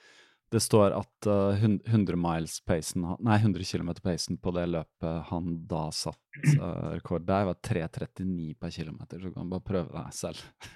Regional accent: Fredrikstad, Østfold, Norway; jeg er jo fra Fredrikstad, og så har jeg en søster som bor

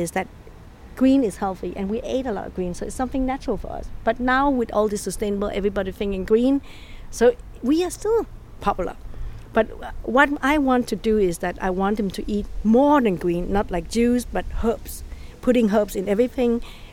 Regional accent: Denmark; And I think when growing up in Denmark and see all the Danes.

